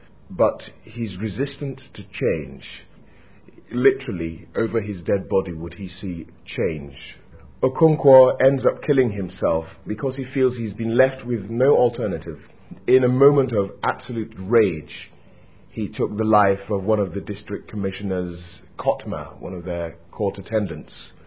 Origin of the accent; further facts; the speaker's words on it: Leeds, Yorkshire and the Humber, United Kingdom; born there; I was born in Leeds, West Yorkshire. My parents are both Yoruba and moved to England in the mid-60s.